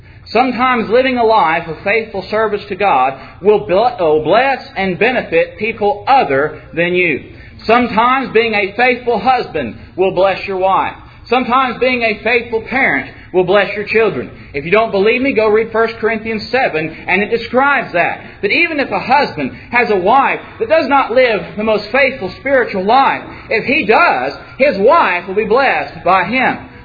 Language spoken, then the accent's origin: English; Texas, United States; Dear friends, I'm from Texas.